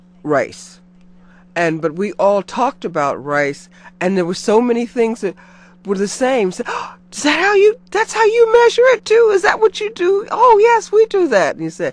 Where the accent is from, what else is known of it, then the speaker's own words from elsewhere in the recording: South Carolina, United States; I'm from Carolina, and growing up there in the Low Country, we were known as rice eaters, and it was derogatory when we moved to the north.